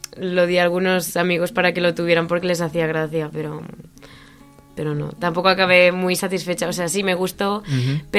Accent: Catalonia, Spain; porque como soy del centro de Cataluña, empecé haciendo conciertos benéficos

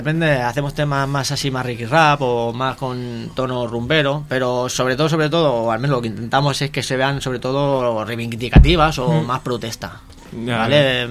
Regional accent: Badalona, Catalonia, Spain; now in Mataró, Spain; Pero somos de Badalona, criados de Badalona.

